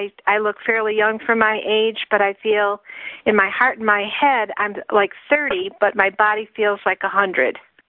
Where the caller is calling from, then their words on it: Pennsylvania, United States; I'm from Pennsylvania.